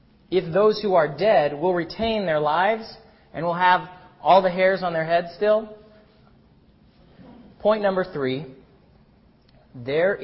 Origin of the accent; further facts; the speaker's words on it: United States; Growing up in America in this era, because the world can seem so sweet